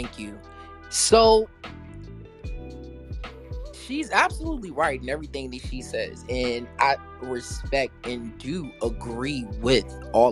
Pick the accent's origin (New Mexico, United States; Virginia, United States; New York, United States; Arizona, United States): Virginia, United States; I am originally from Virginia, so my culture, and even as it relates to our Hoodoo practice, the saints are not necessarily involved or even spoken of at all. We are from a very Baptist or Protestant